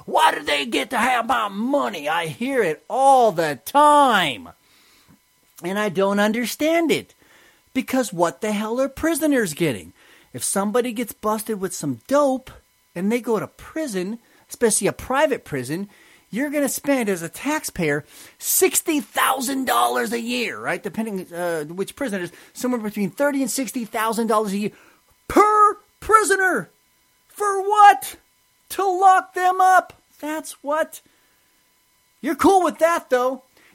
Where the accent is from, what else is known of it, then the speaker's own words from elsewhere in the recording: San Diego, California, United States; I grew up in San Diego, and it was emblazoned.